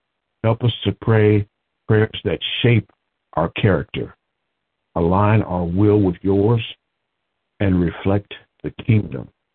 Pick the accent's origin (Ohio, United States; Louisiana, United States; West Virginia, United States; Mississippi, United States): Ohio, United States; Lincoln Heights; I come to you from Lincoln Heights, Ohio.